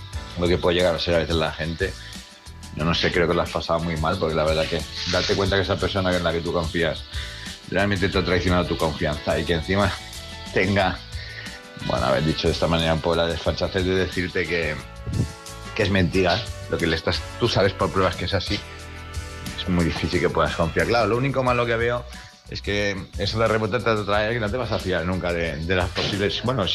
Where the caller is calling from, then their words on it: Palma, Balearic Islands, Spain; de Palamallorca.